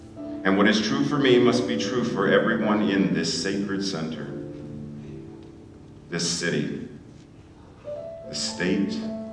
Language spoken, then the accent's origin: English; Pittsburgh, Pennsylvania, United States; Pittsburgh is my hometown.